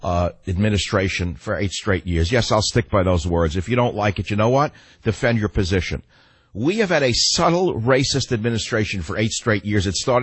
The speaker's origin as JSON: {"language": "English", "region": "New York", "country": "United States", "tie": "born or raised there", "said": "I grew up in New York, so I'll go back to that as an example."}